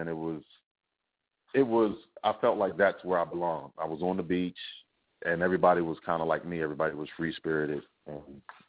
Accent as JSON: {"language": "English", "region": "East Coast", "country": "United States", "said": "I'm actually from the East Coast."}